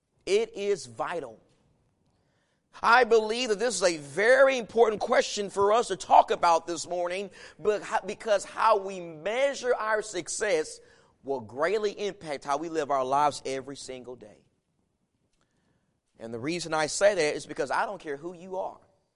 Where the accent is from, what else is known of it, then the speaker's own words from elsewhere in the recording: Texas, United States; I'm from Texas, but I'm a Washington Redskins fan